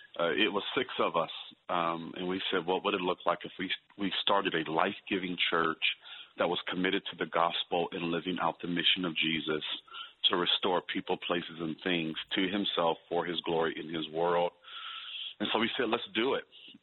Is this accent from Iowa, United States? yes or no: yes; Waterloo, Iowa, United States; I am originally from the Cedar Valley, so within your listening area, which would be the Northeast Iowa Waterloo area.